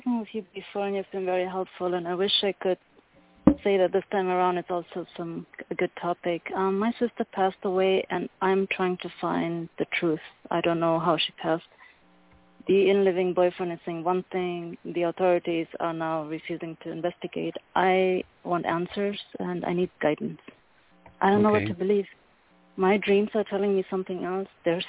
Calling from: California, United States; California.

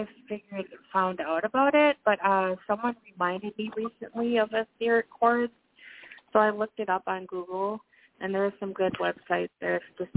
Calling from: Minnesota, United States; Minnesota.

